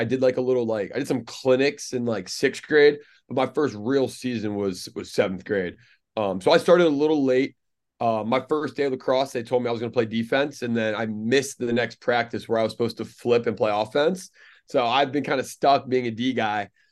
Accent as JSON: {"language": "English", "town": "Fairfax", "region": "Virginia", "country": "United States", "tie": "born or raised there", "said": "So, I grew up in Fairfax, Virginia, or Burke, Virginia, which is about 45 minutes, south of Washington, DC."}